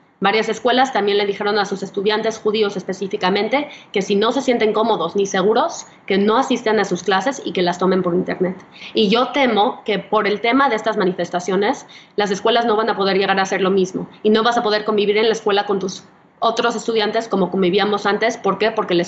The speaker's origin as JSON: {"language": "Spanish", "country": "Mexico", "moved": "yes", "lives_now": "United States", "said": "Mira, yo no soy americana, yo soy mexicana, no estoy aquí en mi visa de estudiante, ni siquiera tengo un green card, aunque llevo viviendo aquí varios años."}